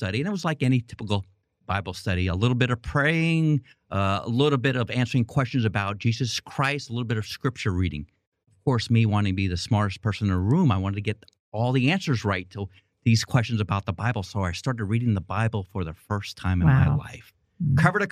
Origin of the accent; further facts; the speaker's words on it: New York City, New York, United States; I grew up in Queens, New York. In fact, not far from where President Trump used to live in Queens.